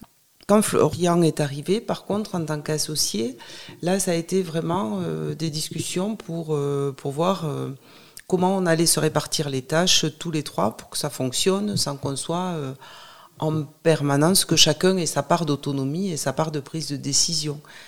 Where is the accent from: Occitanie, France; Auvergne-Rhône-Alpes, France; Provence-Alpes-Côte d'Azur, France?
Occitanie, France; moi j'ai grandi en ville. Voilà, mes parents avaient quitté la ferme pour aller s'installer en ville. J'ai grandi dans le Gers, exactement.